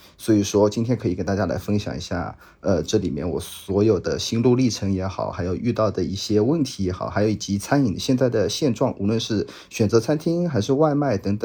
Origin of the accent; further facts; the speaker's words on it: Jiangsu, China; 首先我本身是江苏人